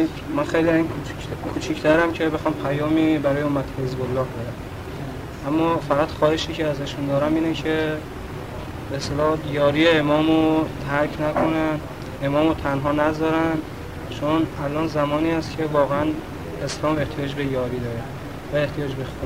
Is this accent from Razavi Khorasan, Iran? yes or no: no; Shahr-e Rey, Tehran Province, Iran; ازامی از شهر ری که تقریبا 5 ماه در منطقه هست